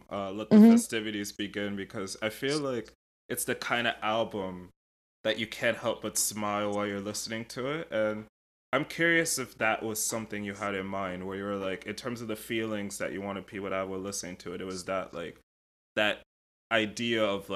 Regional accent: London, United Kingdom; also born or lived in United States; Yeah, I grew up there. I was born here in the States, but we would live there like 6 months out of the year up until I was like 10 years old.

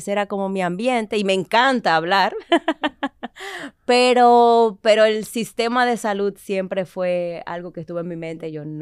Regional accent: Santo Domingo, Distrito Nacional, Dominican Republic; born there; Yo nací en Santo Domingo y mis padres son de La Vega. Los dos pues dejaron esas raíces del norte. Y razón por la que también me fui a estudiar a Santiago, y bueno, y sí, soy dominicana de pura cepa

